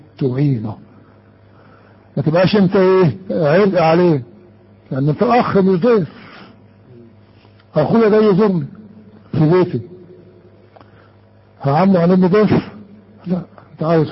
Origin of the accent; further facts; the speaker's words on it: Upper Egypt, Egypt; وبرضه ما زالوا عندنا في الصعيد الجواني حكايه نظام الساحات